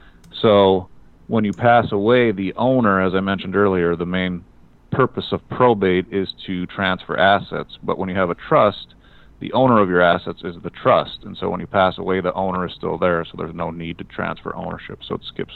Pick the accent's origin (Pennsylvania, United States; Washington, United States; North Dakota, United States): North Dakota, United States; now in Omaha, United States; I grew up in North Dakota, and I've been down here down in Omaha about 20 years.